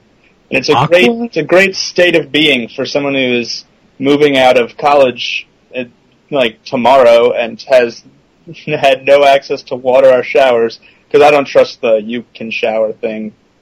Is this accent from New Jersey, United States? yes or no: yes; New Jersey, United States; I'm not actually from here. I'm from New Jersey, but one of my roommates is from the area